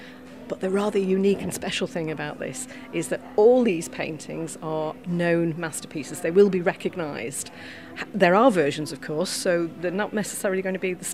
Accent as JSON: {"language": "English", "town": "Douglas", "country": "Isle of Man", "tie": "born or raised there", "said": "We'd always lived in Douglas, born and brought up in Douglas. And in 22, I think it was, we moved up just north of Ramsey."}